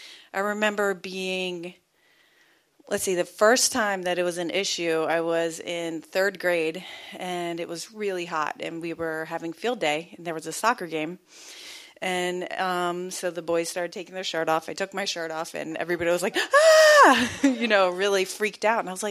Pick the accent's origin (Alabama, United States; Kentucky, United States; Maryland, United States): Maryland, United States; So I'm from Cecil County, Maryland, and also known as Cecil Ducky.